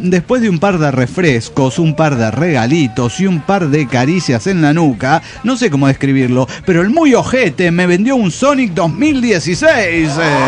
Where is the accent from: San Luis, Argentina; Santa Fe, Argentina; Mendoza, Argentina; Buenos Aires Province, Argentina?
San Luis, Argentina; de la Sierra de San Luis, Argentina.